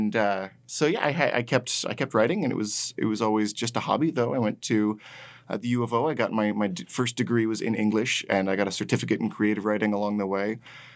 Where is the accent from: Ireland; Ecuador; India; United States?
United States; Aloha, Oregon; Yeah, a little town called Aloha, just outside of Beaverton, Oregon, was my hometown. Went to Aloha High School.